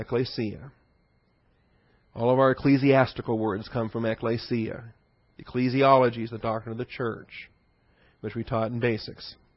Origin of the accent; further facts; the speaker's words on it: Seattle, Washington, United States; born there; See, it's a grace gift that I was born in Seattle, Washington, to two Christian parents in the 20th century.